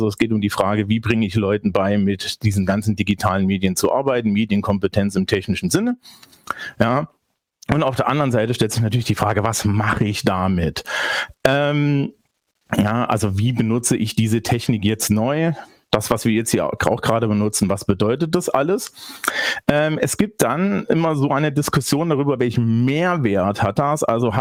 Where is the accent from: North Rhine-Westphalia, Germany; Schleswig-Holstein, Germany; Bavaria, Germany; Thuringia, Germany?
Bavaria, Germany; ich bin ja aus Bayern